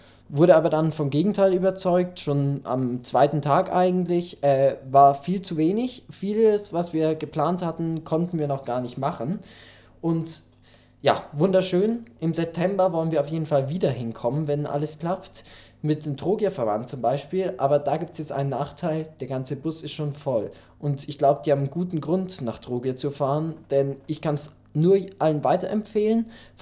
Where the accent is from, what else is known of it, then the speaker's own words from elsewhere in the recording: Vaterstetten, Bavaria, Germany; Ja, wir sind aus Vaterstädten und gibt es denn da irgendwas, was auf die Partnerschaft hinweist?